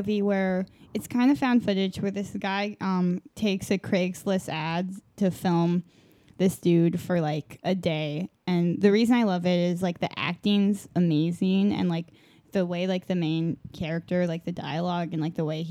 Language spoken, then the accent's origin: English; United Kingdom; Yeah, I'm fucking British.